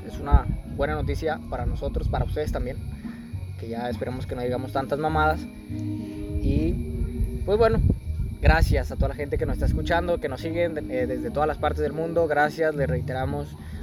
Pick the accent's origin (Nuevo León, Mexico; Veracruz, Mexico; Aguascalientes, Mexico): Nuevo León, Mexico; Monterrey; somos dos regios que de toda la vida, no somos adoptados, aquí nacimos. Nuestra familia aquí nació, somos regios.